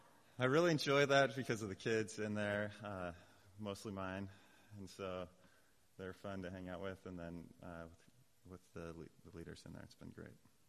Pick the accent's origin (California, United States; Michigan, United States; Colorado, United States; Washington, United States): Washington, United States; North Bend; now in Bellingham, United States; I was born in North Bend, Washington, and after spent all my time there, went to WSU